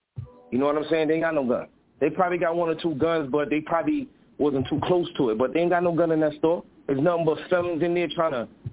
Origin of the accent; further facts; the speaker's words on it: New York, United States; I'm from New York. You already know how we do over here. I'm from New York, so it looked different for me.